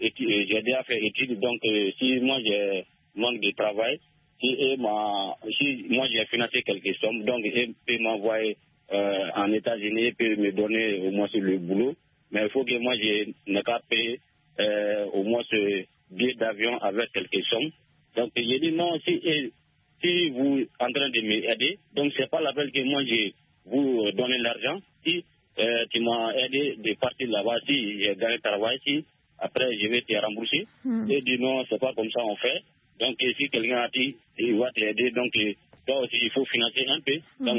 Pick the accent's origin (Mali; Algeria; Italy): Mali; Soumikini; toujours dans mon village natal à Soumikini.